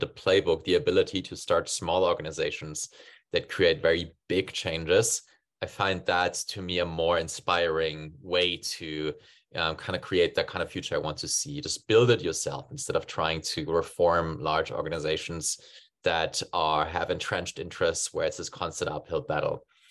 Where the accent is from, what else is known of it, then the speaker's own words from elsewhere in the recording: Germany; moved away; I'm originally from Germany and now I've been nomadic for 3 years.